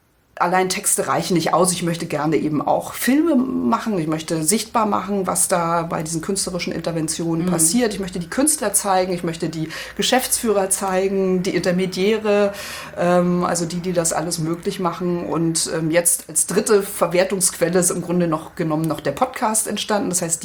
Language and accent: German; Brandenburg, Germany; Ich komme ja ursprünglich aus dem Spreewald, wo ja die sorbischen Bräuche, die sorbische Kultur eine ganz große Rolle spielt.